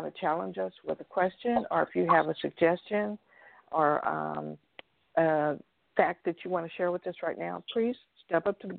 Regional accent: Oakland, California, United States; when you and I were growing up in Oakland, what it was then and what it is now is two totally different things.

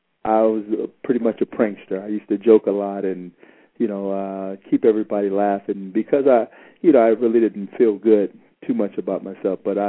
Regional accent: Phoenix, Arizona, United States; And being here, born and raised in Phoenix, then my mother being a single parent.

